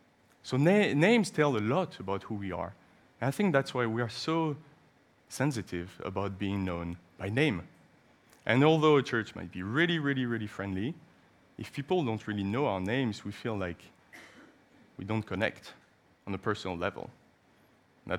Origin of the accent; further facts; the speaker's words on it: France; English is a second language; if you see myself … well, you know, there are many chances that I'm from France